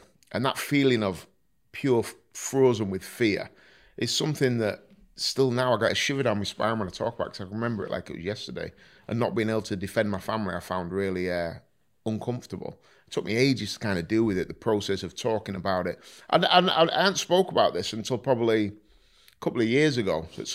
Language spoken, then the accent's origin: English; Driffield, Yorkshire and the Humber, United Kingdom; And I was raised in Driffield, yeah. And I loved it.